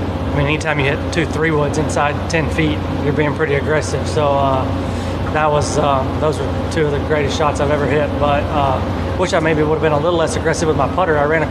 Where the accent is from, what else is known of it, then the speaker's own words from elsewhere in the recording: Ardmore, Alabama, United States; I am from Ardmore, Alabama, and I love everybody there. I love growing up there. I love going to school there. My mom and dad still live there.